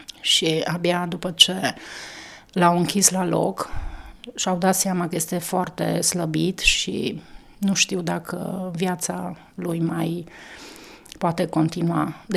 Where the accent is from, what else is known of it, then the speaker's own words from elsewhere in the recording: Turda, Cluj County, Romania; born there; M-am născut în Turda, într-o familie de oameni credincioși